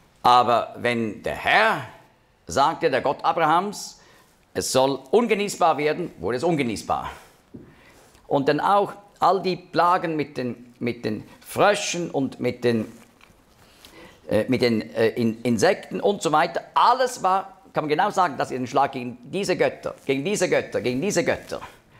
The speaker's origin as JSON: {"language": "German", "region": "Zurich", "country": "Switzerland", "accent": "Zurich dialect", "said": "Da habe ich es auch verstanden, in meinem Zürcher Dialekt."}